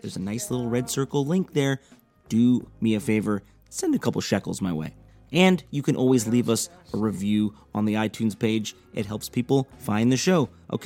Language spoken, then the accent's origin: English; Evanston, Illinois, United States; the 10th, Saturday night, in my hometown of Evanston, Illinois, Chicago, at Space.